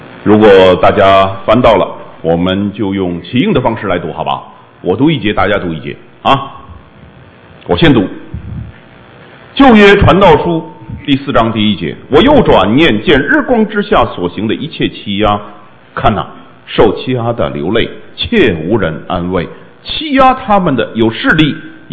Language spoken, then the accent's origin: Chinese; China; now in United States; 哎，这就是我们很典型的在海外华人的写照。所以出门既然靠了朋友，我们在座的都是出门的，所以呢在国外特别实行什么同乡会啊？我们湾区好